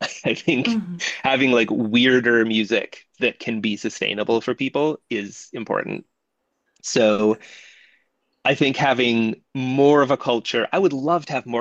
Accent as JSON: {"language": "English", "country": "United States", "lives_now": "United Kingdom", "said": "so I live in the UK and I'm from the States"}